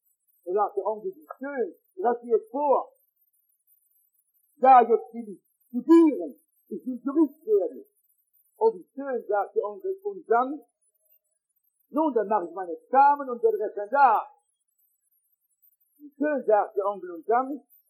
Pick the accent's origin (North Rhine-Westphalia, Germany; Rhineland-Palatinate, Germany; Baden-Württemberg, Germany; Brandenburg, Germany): North Rhine-Westphalia, Germany; verzeihen Sie, ich bin aus dem Ruhrgebiet